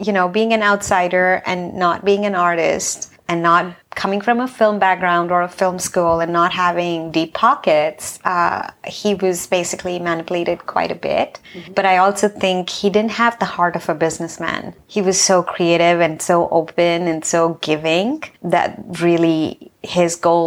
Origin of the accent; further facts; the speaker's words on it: Vijayanagaram, Andhra Pradesh, India; born there; I was born in India in a very small village called Vijayanagaram, like Vijayanagaram. Mm-hmm. It's in Andhra Pradesh. It's a very, very sweet and a small village where I was born.